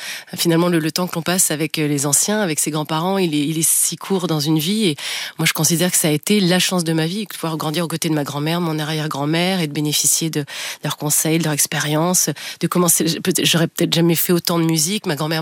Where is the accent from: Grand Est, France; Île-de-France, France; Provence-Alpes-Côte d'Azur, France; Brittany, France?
Brittany, France; born there; Moi je suis bretonne de naissance